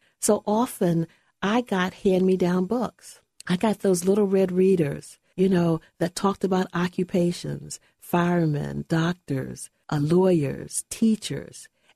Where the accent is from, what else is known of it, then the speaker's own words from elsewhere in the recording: Baltimore, Maryland, United States; And then there was this wonderful institution called Enoch Pratt Free Library in Baltimore, my hometown. And I was a constant visitor to that library.